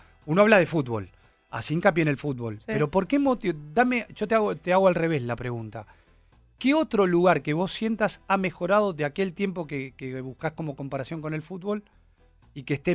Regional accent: Argentina; todo el mundo ya sabe que yo soy de argentino, lo digo permanentemente.

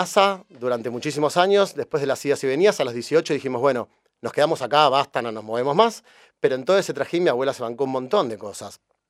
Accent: Liniers, Buenos Aires, Argentina; nosotros somos de Liniers. Hoy en la casa de mi abuela Lidia, que también es parte de la historia, vive mi viejo y mi vieja también. Y bueno, nosotros vivimos toda la vida con ella

